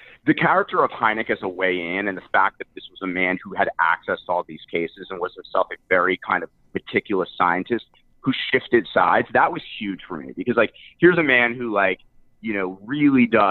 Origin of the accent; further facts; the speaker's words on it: New York City, New York, United States; So I grew up in New York City